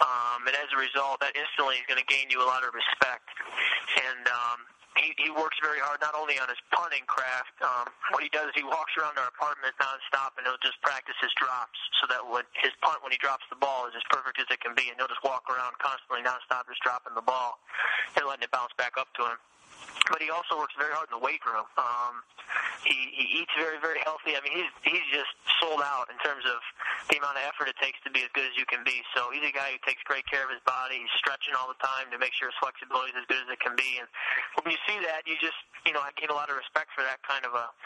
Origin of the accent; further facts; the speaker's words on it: Chicago, Illinois, United States; So I grew up a big Iowa fan growing up in Chicago and went to as many games as we could.